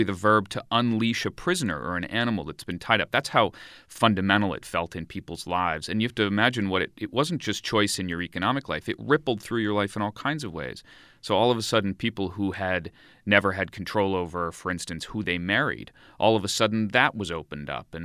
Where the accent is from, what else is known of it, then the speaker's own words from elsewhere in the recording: United States; that felt, for me as an American, that felt kind of familiar